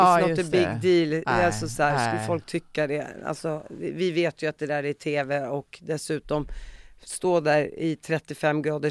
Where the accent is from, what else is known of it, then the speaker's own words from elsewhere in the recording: Sweden; Som svensk så tänker man invandrare som invandrare.